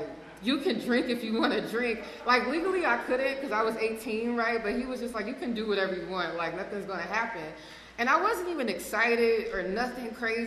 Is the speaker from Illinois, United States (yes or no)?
yes; Chicago, Illinois, United States; now in Los Angeles, United States; I am from Chicago. I live in LA now, but I'm from Chicago, the suburbs, born and raised.